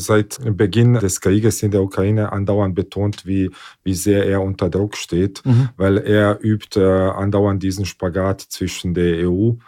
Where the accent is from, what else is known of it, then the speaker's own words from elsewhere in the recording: Bosnia & Herzegovina; Naja, ich war erst letztens zu Besuch in meiner alten Heimat